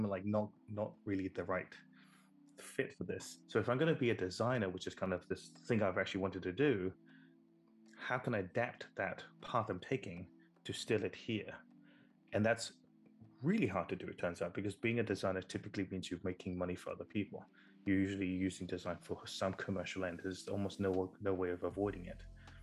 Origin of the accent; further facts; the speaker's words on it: England, United Kingdom; also born or lived in Burma; So I grew up in England, in the south coast of England. We moved as a family when I was very young from Burma.